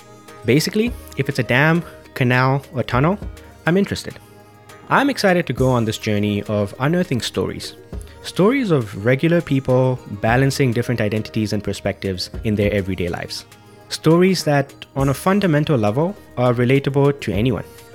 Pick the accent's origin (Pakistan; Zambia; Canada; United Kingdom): Zambia; English is a second language; moved away as an adult; also born or lived in Chennai, India; now in Chicago, United States; I was born in Chennai, and I spent most of my formative years in Zambia. Like millions of folks, I came to the US to pursue an education.